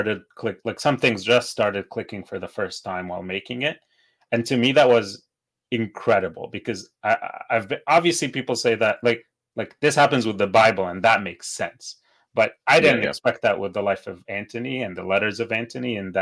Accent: Egypt; I was born in Egypt, which is the Coptic Orthodox Church. And in Egypt, we are Copts are a minority, I believe less than 8%.

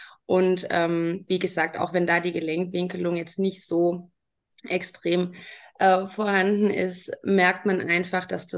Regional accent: Baden-Württemberg, Germany; Also ich komme aus dem Raum Stuttgart

